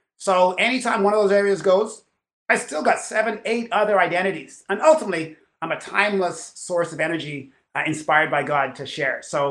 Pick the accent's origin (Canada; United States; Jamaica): Canada; I'm Canadian. It's one of my slashes. I'm Christian.